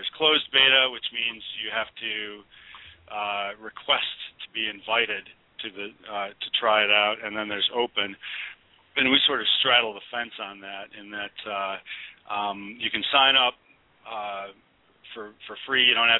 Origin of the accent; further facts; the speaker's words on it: Detroit, Michigan, United States; moved away as an adult; now in Brooklyn, United States; I'm originally from Detroit, but then moved to New York City to go to graduate school, and that's where she and I met.